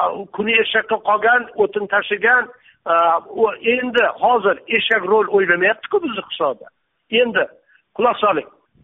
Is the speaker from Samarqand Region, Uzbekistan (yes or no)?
no; Jizzakh, Jizzakh Region, Uzbekistan; now in Mirzachul, Uzbekistan; Mirzacho'l 49-yilda biz ko'chib kelganmiz Jizzaxdan, tog'lar orasidan, go'zal vodiydan To'qaylarni ichiga. Mirzacho'l degan joyga ko'chib kelganmiz.